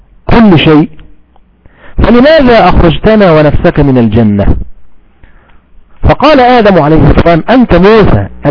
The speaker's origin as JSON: {"language": "Arabic", "country": "Egypt"}